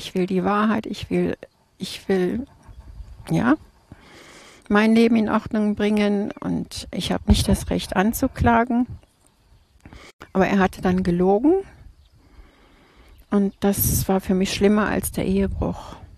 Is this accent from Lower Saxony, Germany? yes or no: no; Krefeld, North Rhine-Westphalia, Germany; now in Thun, Switzerland; Nordrhein-Westfalen.